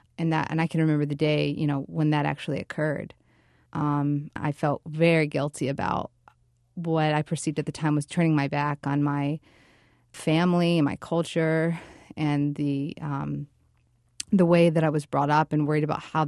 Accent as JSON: {"language": "English", "town": "Winter Garden", "region": "Florida", "country": "United States", "tie": "born or raised there", "said": "I grew up in Winter Garden, Florida, which is a small town. It's a suburb of Orlando."}